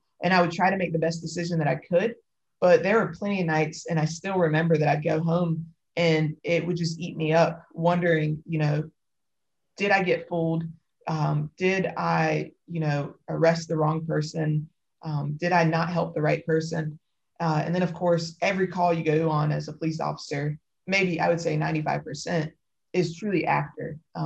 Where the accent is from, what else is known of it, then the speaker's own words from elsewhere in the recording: Raleigh, North Carolina, United States; I was born and raised in Raleigh, which is the capital of North Carolina. It's a pretty progressive city, but not all of North Carolina is like that.